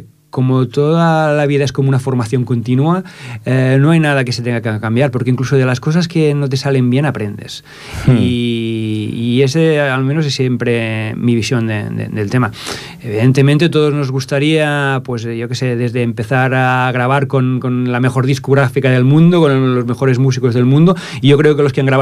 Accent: Sabadell, Catalonia, Spain; De hecho, yo que soy de Sabadell, por ejemplo

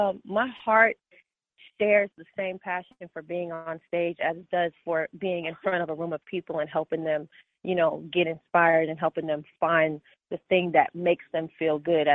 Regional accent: Long Island, New York, United States; now in Los Angeles, United States; I am a dancer from Long Island, New York, now living in Los Angeles, California.

